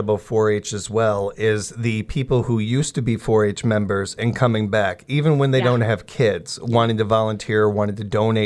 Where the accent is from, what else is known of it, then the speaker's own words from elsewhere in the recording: Chicago, Illinois, United States; I was very lucky growing up in Chicago in a melting pot